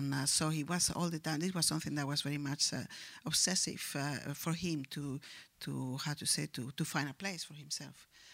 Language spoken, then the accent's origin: English; Spain; They also thought it was a bit colonial because I was coming from Spain, and that was a bit, that hurt a lot